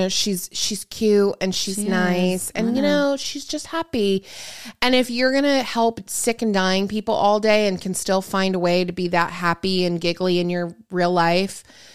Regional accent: Grand Rapids, Michigan, United States; Okay, let's talk about the other girl that's from Grand Rapids, Michigan, because that's my hometown.

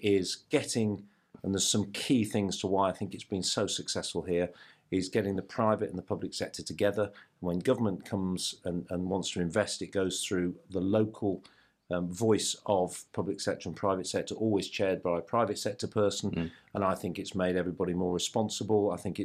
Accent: West Midlands, United Kingdom; now in Kenilworth, United Kingdom; I'm from West Midlands, further West Midlands from Shropshire.

